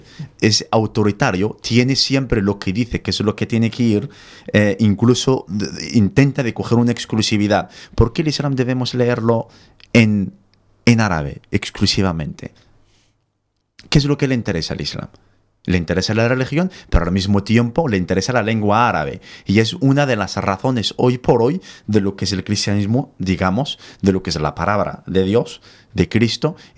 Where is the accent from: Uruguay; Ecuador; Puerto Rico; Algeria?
Algeria; Soy argelino y puedo hablar de Argelia con mayúscula, en mayúscula, como aquel que dice.